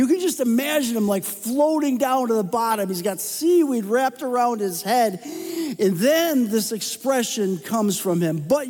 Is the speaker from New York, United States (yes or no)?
yes; Rochester, New York, United States; I grew up in Rochester, New York, and if anybody's ever been up there before, it's cold, folks.